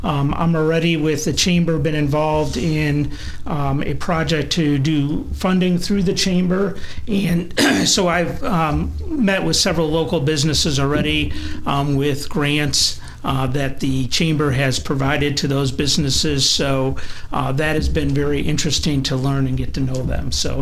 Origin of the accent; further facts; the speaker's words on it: Midwest, United States; that's how I was taught as a kid and how I grew up in the Midwest.